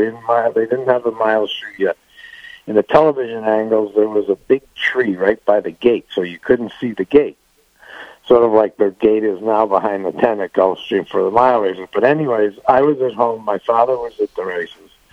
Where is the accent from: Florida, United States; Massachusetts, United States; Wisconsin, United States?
Massachusetts, United States; Boston; And not to reference the New England Patriots, but I'm going to since I am from Boston.